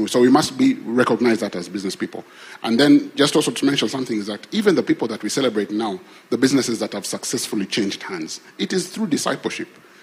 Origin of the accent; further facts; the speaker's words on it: Kenya; I grew up in Kenya.